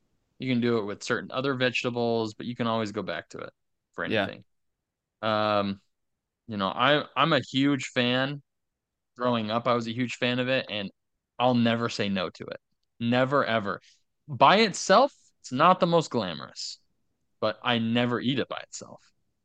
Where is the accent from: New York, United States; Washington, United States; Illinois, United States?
Washington, United States; And I grew up with this in Washington. We had this a lot.